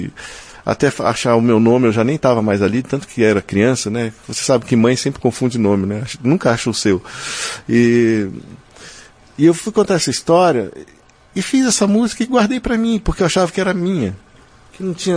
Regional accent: Rio Grande do Sul, Brazil; É uma música que eu fiz que fala da minha infância no Rio Grande do Sul, na casa do meu avô.

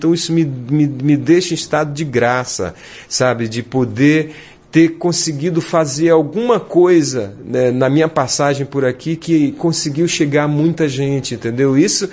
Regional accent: Maranhão, Brazil; also born or lived in Piauí; Nasci no Piauí, me criei no Maranhão.

